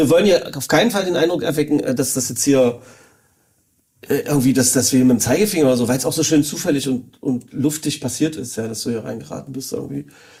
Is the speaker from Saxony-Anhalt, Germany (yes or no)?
yes; Magdeburg, Saxony-Anhalt, Germany; Da habe ich an dieser Stelle mal als Magdeburger jetzt mal ein Statement gesetzt